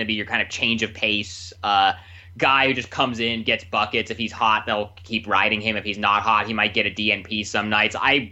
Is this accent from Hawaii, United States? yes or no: no; Portland, Oregon, United States; I'm from Portland, and so I still kind of pay attention to the Blazers a lot.